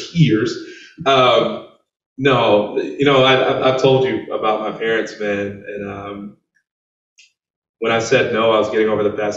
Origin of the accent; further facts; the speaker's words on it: Houston, Texas, United States; born there; I was born in Houston.